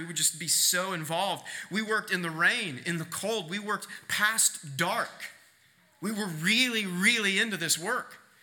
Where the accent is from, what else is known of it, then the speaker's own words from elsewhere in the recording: Kansas, United States; So I grew up on Cottontail Court in southwest Kansas, a little cul-de-sac.